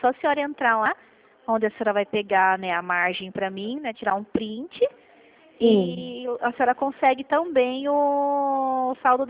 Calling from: São Paulo, Brazil; Aqui eu sou do interior de São Paulo.

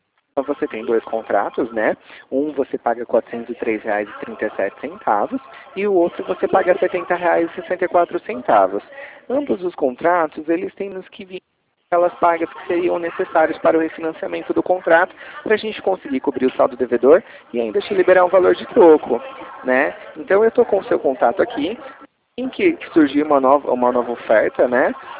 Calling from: Ribeirão Preto, São Paulo, Brazil; Eu falo de Ribeirão Preto, São Paulo.

